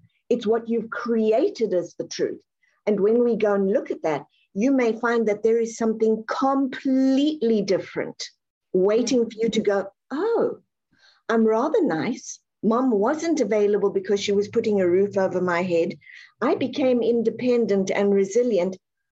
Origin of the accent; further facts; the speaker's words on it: South Africa; I grew up reading in the UK, I think it was called Enid Blyton. I'm from South Africa